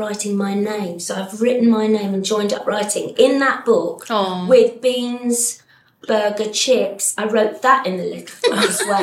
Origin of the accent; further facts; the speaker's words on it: Battersea, London, United Kingdom; Yeah, I grew up on Windmill Road, which was opposite the common, so it was 15 minutes walk to CJ.